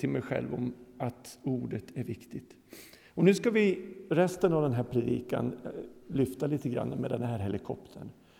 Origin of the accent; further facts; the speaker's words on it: Lapland, Sweden; i den lilla by där jag växte upp i Lappland.